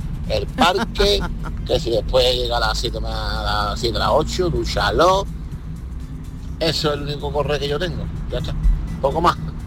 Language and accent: Spanish; Seville, Andalusia, Spain; de Sevilla.